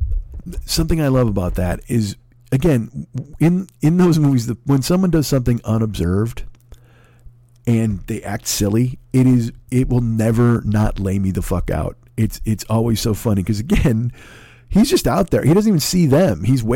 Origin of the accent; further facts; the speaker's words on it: United States; What has happened to me as a person, as a man, as a human being, as an American? Let's talk about that. What has happened to me as an American patriot?